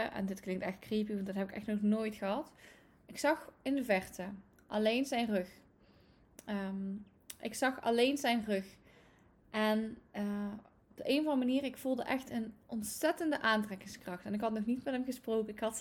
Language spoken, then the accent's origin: Dutch; Limburg, Netherlands; Ik kom uit Limburg.